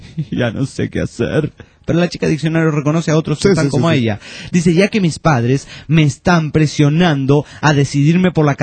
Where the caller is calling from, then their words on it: Mexico City, Mexico; Hola, vato … de la Ciudad de México.